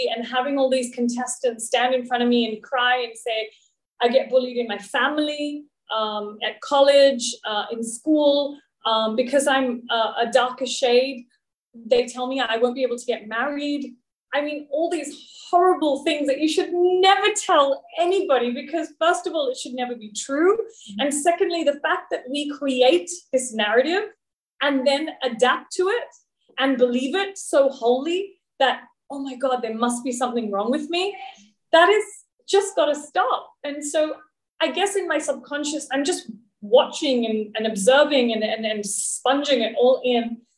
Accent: Australia; growing up in Australia as a brown girl

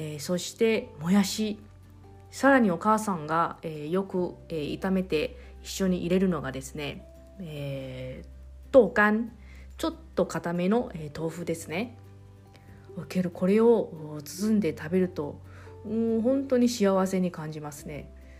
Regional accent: Taiwan; Japanese is a second language; 昨日4月3日私の地元の台湾では大きな地震が起きました

